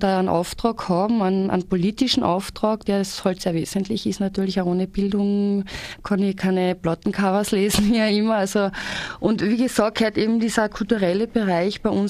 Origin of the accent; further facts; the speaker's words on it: Carinthia, Austria; als da bei uns in Kärnten das ist